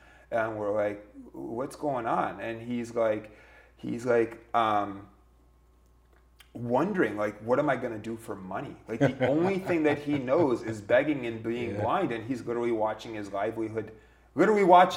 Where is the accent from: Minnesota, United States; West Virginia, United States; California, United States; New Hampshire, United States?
Minnesota, United States; My goodness, I'm from Minnesota. I used to work a mile away from where George Floyd died, and then I watched my city burn down.